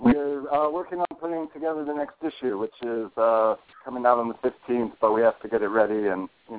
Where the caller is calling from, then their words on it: Oakland, California, United States; also born or lived in San Francisco; Oakland, California. West Oakland, like one subway stop away from San Francisco.